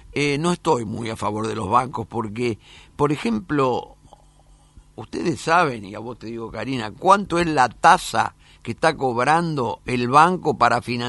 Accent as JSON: {"language": "Spanish", "country": "Argentina", "said": "Porque como argentino, como vivir acá, tener hijos, tener nietos, me preocupa porque creo que ya hay interés en quedarse con parte de la Argentina."}